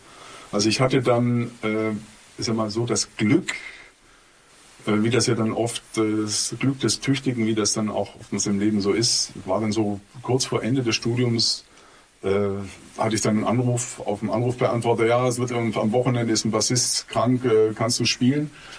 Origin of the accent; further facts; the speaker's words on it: Ulm, Baden-Württemberg, Germany; Und ich komme ja aus Ulm, das ist so relativ provinziell